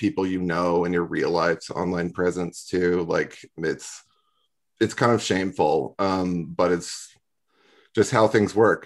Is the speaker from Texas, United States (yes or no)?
yes; Austin, Texas, United States; Yeah, I'm from Austin.